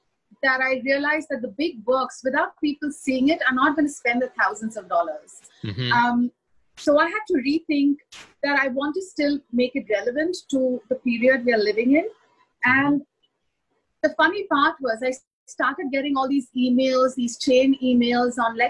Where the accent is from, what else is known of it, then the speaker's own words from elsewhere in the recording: India; all the things that I grew up in India